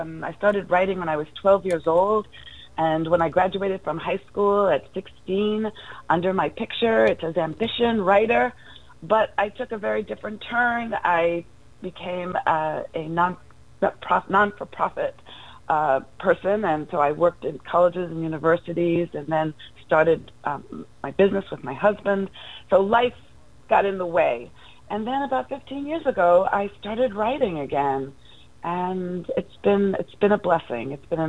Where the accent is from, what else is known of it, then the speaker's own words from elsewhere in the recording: New York, United States; we moved here from New York. That's what I thought, and, yeah. I'm a New Yorker. Maybe you can tell from my accent.